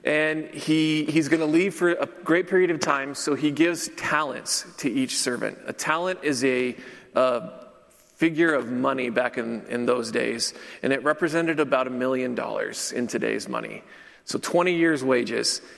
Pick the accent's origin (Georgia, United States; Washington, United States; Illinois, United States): Washington, United States; I grew up in rural Washington State. I grew up on the water in a shipyard town. It was small.